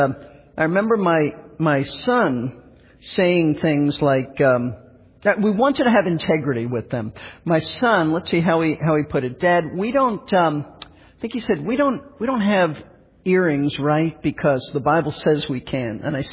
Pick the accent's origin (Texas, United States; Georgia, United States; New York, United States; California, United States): New York, United States; I mean, you know, I grew up in New York.